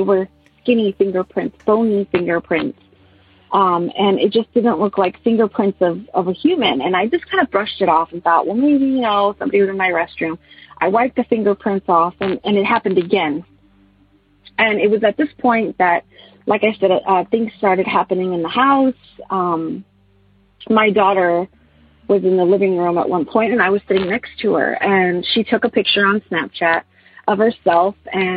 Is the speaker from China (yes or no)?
no; Corpus Christi, Texas, United States; I am from Corpus Christi, Texas.